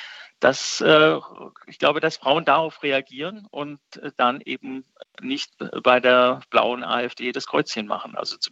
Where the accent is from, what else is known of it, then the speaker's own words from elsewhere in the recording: Stuttgart, Baden-Württemberg, Germany; accent: Swabian; Also für mich auch als Stuttgarter Schwabe